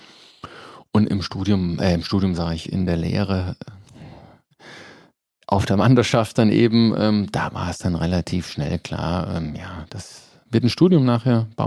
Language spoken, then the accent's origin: German; Hesse, Germany; moved away as an adult; Ich komme aus der Nähe von Fulda, Hessische Rhön, Dreiländereck, Hessen, Thüringen, Bayern. Das ist meine Heimat.